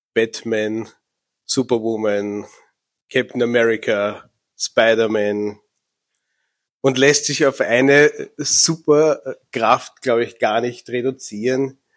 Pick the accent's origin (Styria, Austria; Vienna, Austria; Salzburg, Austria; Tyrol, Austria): Vienna, Austria; born there; Und das, was mich als gebürtigen Wiener halt auch ein bisschen auszeichnet